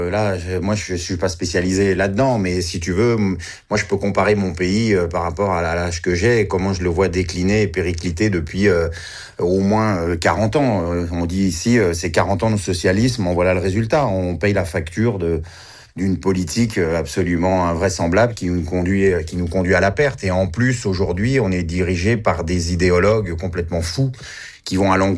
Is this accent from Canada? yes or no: no; France; Mais ici, chez nous, en France, c'est terminé.